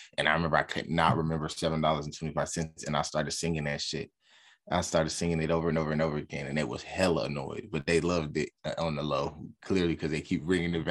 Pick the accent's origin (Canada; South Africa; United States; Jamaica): United States; California; I'm from the Bay Area.